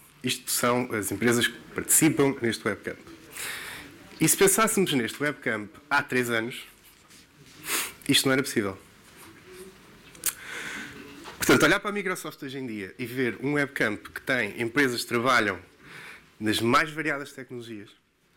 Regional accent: Leiria, Portugal; born there; Eu tenho cerca de 37 anos, às vezes esqueço-me da idade. Nasci em Leiria

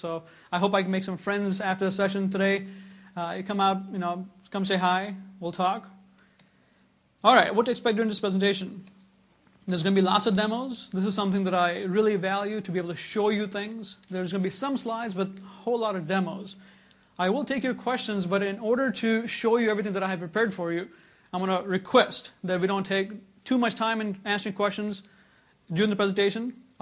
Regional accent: United States; I'm from United States.

